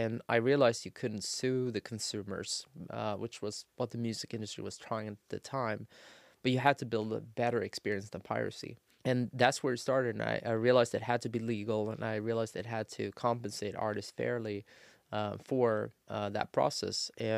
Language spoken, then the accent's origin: English; Sweden; I'm born and raised in Sweden.